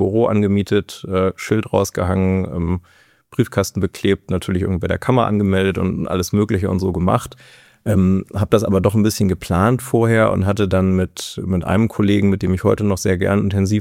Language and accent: German; Kassel, Hesse, Germany; aufgewachsen in Kassel und dann nach verschiedenen Schulen nach Kiel gezogen zum Studium. 2009 müsste es gewesen sein